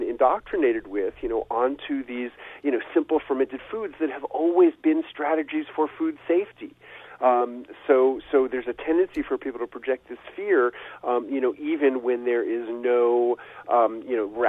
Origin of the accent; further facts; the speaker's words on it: New York City, New York, United States; the first was as a kid growing up in New York City, I loved sour pickles.